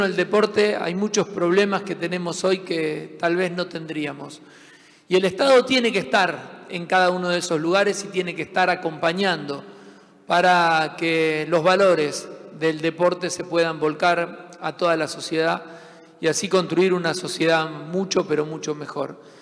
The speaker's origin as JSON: {"language": "Spanish", "country": "Argentina", "said": "como somos los santafesinos y los entrerrianos, ganar en todo"}